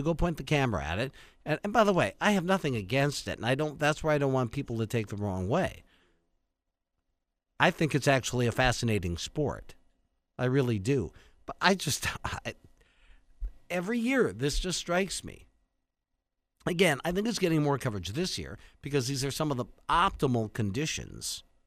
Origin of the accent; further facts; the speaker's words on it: Wisconsin, United States; this is just a return to the winters I grew up with in Wisconsin.